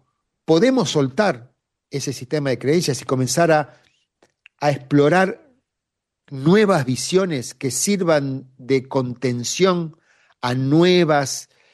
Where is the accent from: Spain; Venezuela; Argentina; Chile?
Argentina; ciertas descripciones de nuestra historia como país, Argentina, de la historia del mundo, ya no nos convencen.